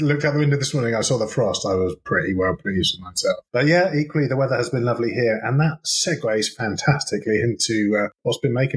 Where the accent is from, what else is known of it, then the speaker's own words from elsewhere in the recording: United Kingdom; We're British, don't you know?